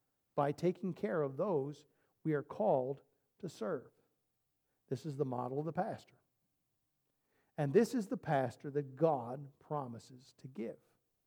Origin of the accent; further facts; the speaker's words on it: New Jersey, United States; Now, I'm from Jersey.